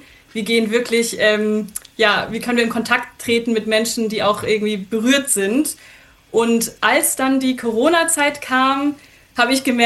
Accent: Germany; also born or lived in Switzerland; ich bin in der Schweiz geboren, in Deutschland groß geworden, aber eben sehr stark von meiner Mutterseite, auch afghanischen Seite, auch beeinflusst.

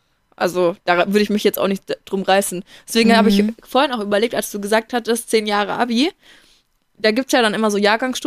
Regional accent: Bavaria, Germany; Also bei uns in Bayern ist es so, du wirst bis zur 10. bist du ganz normal in deiner Klasse oder bist einschließlich.

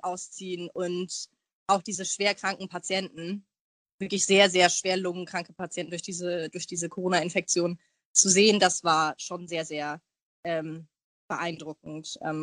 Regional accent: Hamburg, Germany; also ich bin Hamburgerin, ich wohne sehr, sehr gerne in Hamburg

